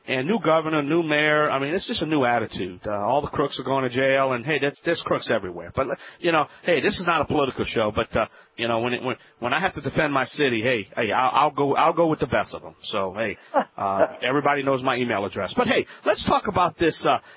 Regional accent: New Orleans, Louisiana, United States; They're doing a project here in New Orleans, my hometown.

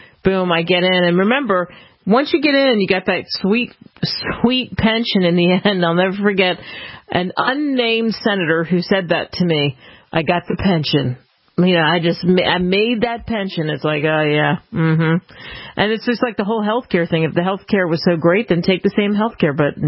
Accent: Philadelphia, Pennsylvania, United States; now in Texas, United States; he knows I have now Texas in my heart, but I'm from Philadelphia

